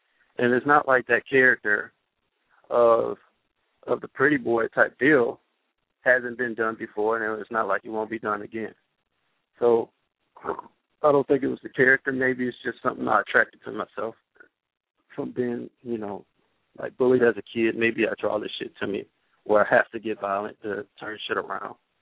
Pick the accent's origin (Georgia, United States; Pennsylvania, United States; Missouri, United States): Georgia, United States; I'm mad at them because that place is in my backyard. I came up from Southwest DeKalb High School, which is, like, 15 minutes away from here.